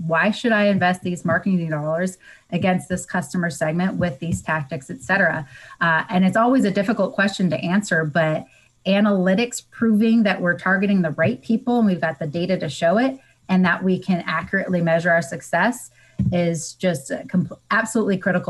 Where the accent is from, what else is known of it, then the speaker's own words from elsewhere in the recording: San Diego, California, United States; and I grew up in San Diego and I had never really left California.